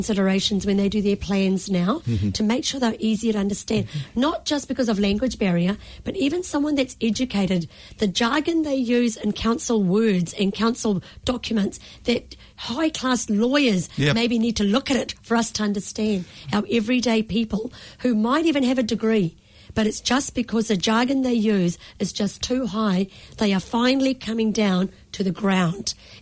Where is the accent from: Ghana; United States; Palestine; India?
India; I'm an Indian, and not many Indians were doing this.